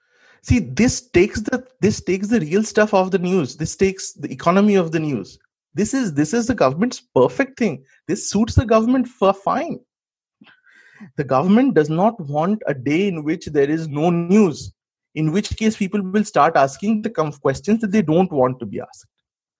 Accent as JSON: {"language": "English", "region": "West Bengal", "country": "India", "tie": "born or raised there", "said": "I grew up in Bengal where they would fight all the time."}